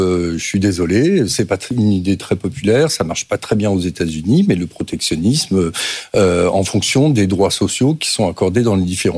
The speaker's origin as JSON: {"language": "French", "region": "Grand Est", "country": "France", "said": "moi je suis alsacien, en Alsace-Lorraine, le régime est équilibré"}